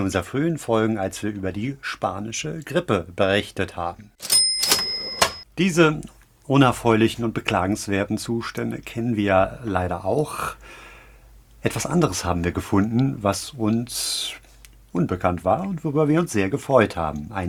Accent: Northern Germany, Germany; Das kann ich als Norddeutscher aber mal bestreiten.

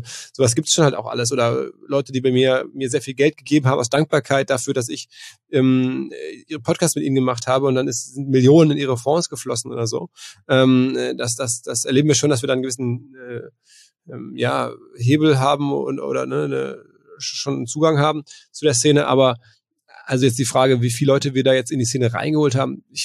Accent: Germany; Ich bin halt aufgewachsen in Deutschland als Junge, als Fußballfan.

